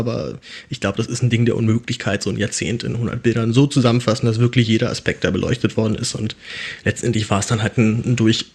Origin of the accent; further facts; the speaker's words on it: Berlin, Germany; aber als Berliner hält mich echt in der Großstadt echt so gar nichts an Silvester.